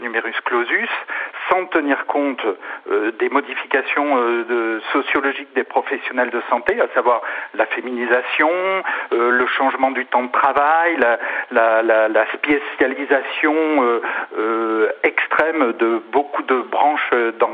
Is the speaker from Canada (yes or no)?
no; Bordeaux, Nouvelle-Aquitaine, France; Ça fait 25 ans que je vis à la campagne. Je suis venu de Bordeaux pour m'installer en Haute-Normandie, dans un désert médical